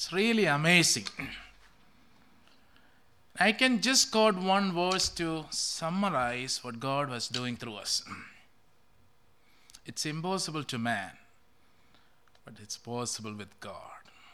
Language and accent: English; Kerala, India; We come from Kerala. It's a small state. A lot of Christians from first century onwards. So our state is so different from any other state in India.